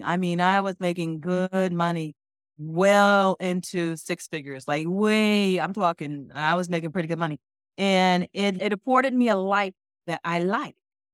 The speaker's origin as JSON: {"language": "English", "town": "Newark", "region": "New Jersey", "country": "United States", "tie": "born or raised there", "said": "And we grew up in Newark. I was raised in Newark."}